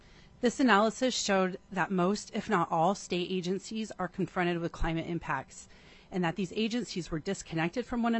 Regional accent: Fairbanks, Alaska, United States; I'm from Fairbanks, Alaska, and I'm here representing myself today.

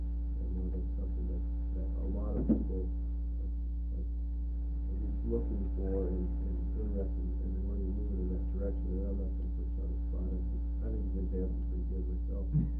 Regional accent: Fairbanks, Alaska, United States; Fairbanks, I'm from Fairbanks, and there's been some good people out there, and there's been people who are less than good.

